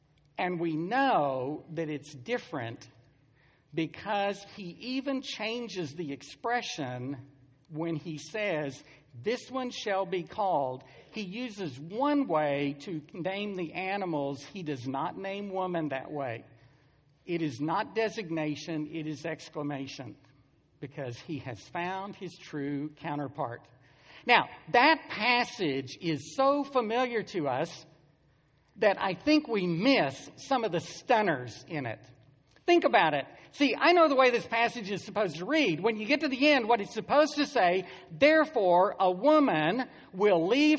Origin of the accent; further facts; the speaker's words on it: Arizona, United States; I grew up in Arizona. I do not know why God created snakes.